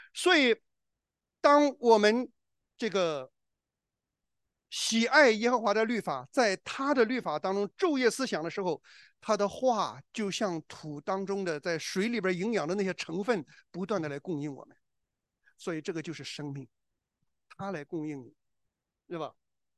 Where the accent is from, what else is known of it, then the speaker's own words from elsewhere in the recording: China; 我是中国人